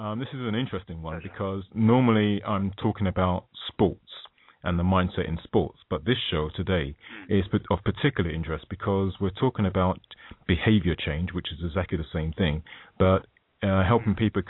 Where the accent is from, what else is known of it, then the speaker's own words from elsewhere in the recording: London, United Kingdom; me being a Londoner myself